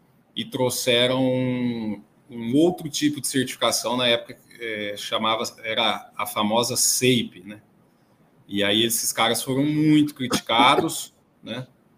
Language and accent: Portuguese; Araçatuba, São Paulo, Brazil; Eu nasci e cresci em Araçatuba, então todo mundo conhece lá como a terra do boi gordo.